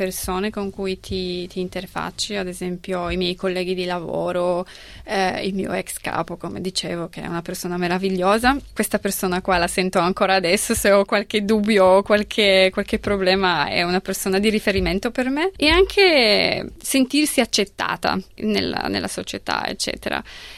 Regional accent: Poland; first language Polish; Italian is a second language; now in Italy; nonostante tutto sono polacca, ma ho vissuto tantissimi anni in Italia e poi comunque italiani sono molto gentili, sempre dicono che non si sente accento.

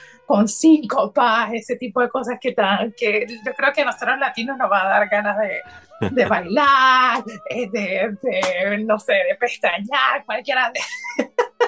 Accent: Colombia; En eso soy muy colombiano.

